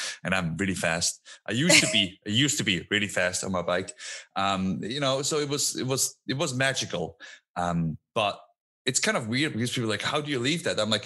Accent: Switzerland; born or raised there; moved away

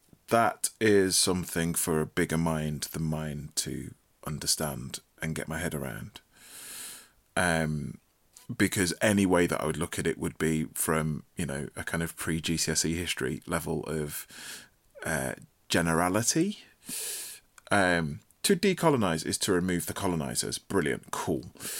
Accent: United Kingdom; You know, I'm still having to fight for the idea of being Black British, as opposed to having some additional either Caribbean or African appended to it.

